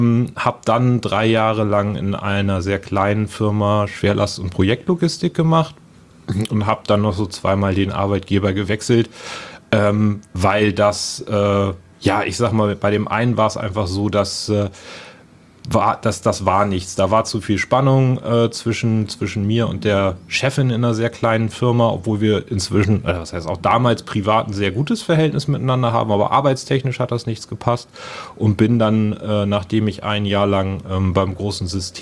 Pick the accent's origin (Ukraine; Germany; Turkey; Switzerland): Germany; Lübeck, Schleswig-Holstein; habe dann meine Ausbildung in meiner Heimatstadt Lübeck gemacht